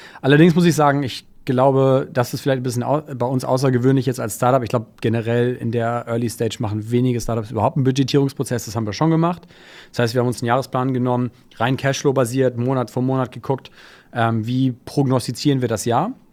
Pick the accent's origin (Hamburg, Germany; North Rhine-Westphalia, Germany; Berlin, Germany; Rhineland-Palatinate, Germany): Hamburg, Germany; ich bin Hamburger Seriengründer.